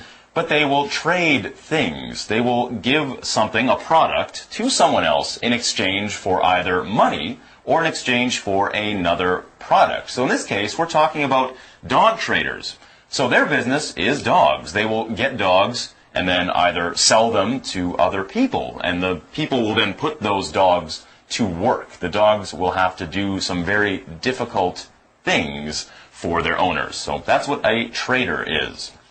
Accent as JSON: {"language": "English", "country": "Canada", "said": "Now, I'm from Canada. We know cold where I'm from. We're used to it. I'm not used to it anymore because I've lived here for so long."}